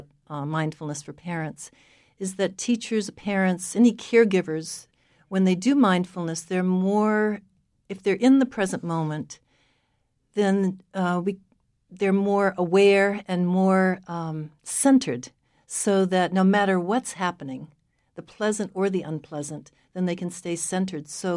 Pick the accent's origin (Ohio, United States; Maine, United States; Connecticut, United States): Maine, United States; also born or lived in Cambridge, Massachusetts; I'm from Maine originally, but I came back to Maine 10 years ago, and I had been studying, as I was saying, and teaching mindfulness in Cambridge, Mass a lot.